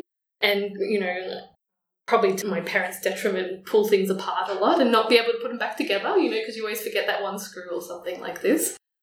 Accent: Melbourne, Victoria, Australia; Yeah, so I was very lucky to grow up in Melbourne, and, you know, I lived actually not very far from where we are today

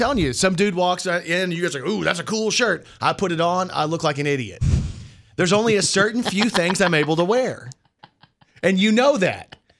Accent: Texas, United States; I'm from Texas, and I'm hey, hey, hey.

